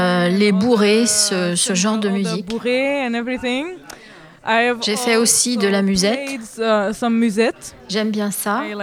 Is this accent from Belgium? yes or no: yes; Belgium; now in Catalonia, Spain; je viens de Belgique et je joue de l'accordéon. Et j'habite en Catalogne.